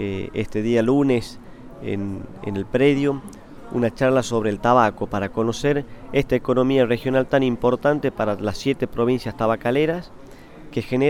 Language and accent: Spanish; Argentina; y nos unamos como argentinos.